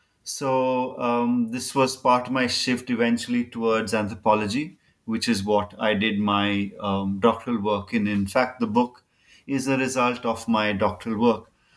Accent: Goa, India; So growing up in Goa in the 80s, when we were in some ways still freshly integrated into India, was not easy.

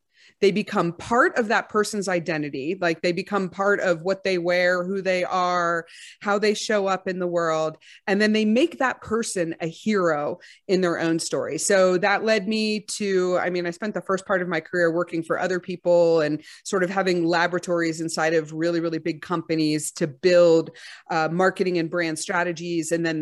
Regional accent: Texas, United States; I'm from Texas.

